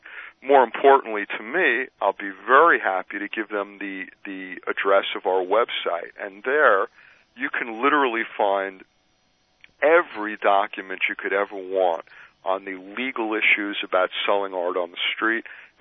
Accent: United States; how vital it was to my life, not only as an American, but as an artist.

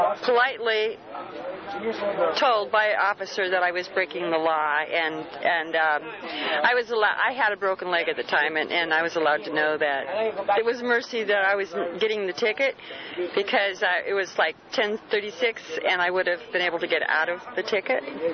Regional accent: Santa Cruz, California, United States; Actually, I grew up in Santa Cruz.

